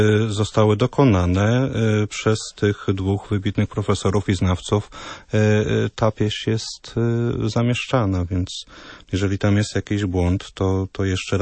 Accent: Dębica, Subcarpathian Voivodeship, Poland; Ja jestem z Podkarpacia, czyli z Dębicy

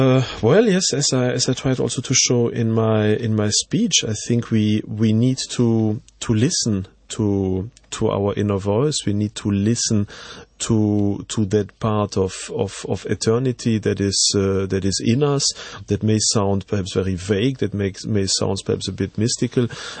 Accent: Belgium; first language French/German; English is a second language; I'm a Belgian citizen. I'm from Belgium, but I'm a bilingual Belgian. So my two mother languages are French and German

